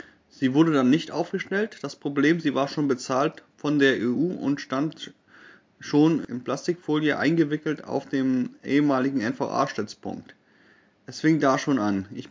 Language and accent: German; Sassnitz, Mecklenburg-Vorpommern, Germany; den sich meine Heimatstadt Sassnitz geleistet hat